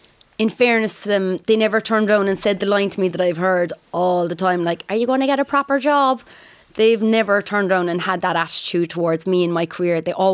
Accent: Ireland; accent: Irish; I was always told at the start of my career not to sing in my Irish accent, that my diction was shocking.

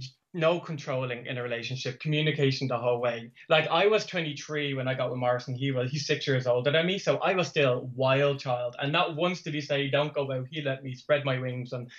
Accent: Clondalkin, Leinster, Ireland; I'm from Clondalkin.

